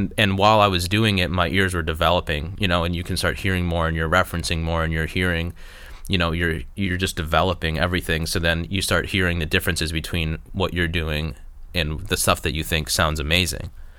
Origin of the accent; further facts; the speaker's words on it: Rochester, New York, United States; I'm from Rochester, New York, upstate.